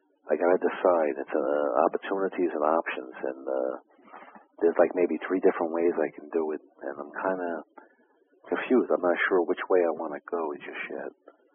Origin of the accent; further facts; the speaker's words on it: Brooklyn, New York, United States; born there; Well, I was born in Brooklyn, so.